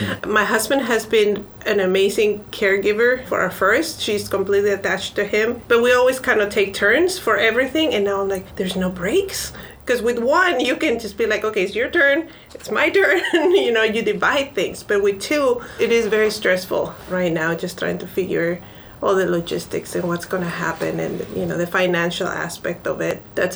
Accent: Peru; I'm from Peru.

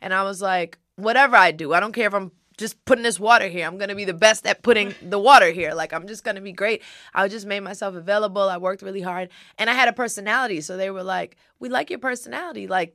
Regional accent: Brooklyn, New York, United States; also born or lived in Atlanta; The thing about it is like when I lived in New York, I was born and raised in Brooklyn. But during this radio time, I was in Atlanta. My mom had moved us to Atlanta.

